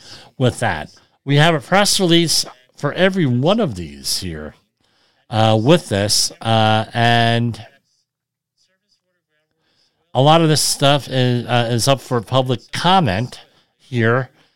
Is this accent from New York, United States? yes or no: no; New Jersey, United States; I'm from New Jersey. Come on. And I worked in the Trenton area.